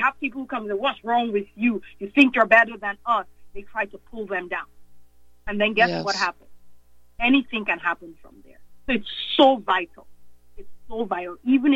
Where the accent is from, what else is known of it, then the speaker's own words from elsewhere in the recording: Nigeria; also born or lived in England; now in Chicago, United States; My mother is from Guyana, which is in South America. I was born in England, but I grew up in Nigeria.